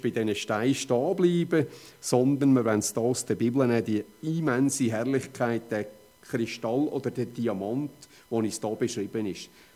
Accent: Switzerland; Also für unsere Sicherheit geben wir in der Schweiz als Schweizer relativ viel Geld aus.

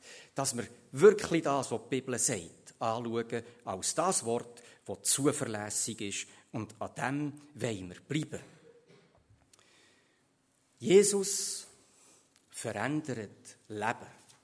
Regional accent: Switzerland; Sind wir Schweizer wirklich besser als Kreter?

